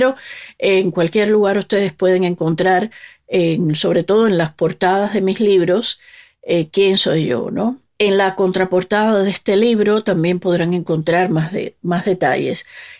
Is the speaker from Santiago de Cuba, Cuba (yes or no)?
no; Havana, Cuba; born there; Yo nací en La Habana en 1959